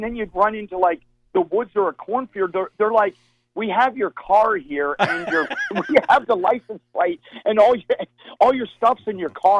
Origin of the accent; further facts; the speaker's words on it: Mechanicsburg, United States; There are so many stories that growing up in Mechanicsburg and things that happened to us that drive us to become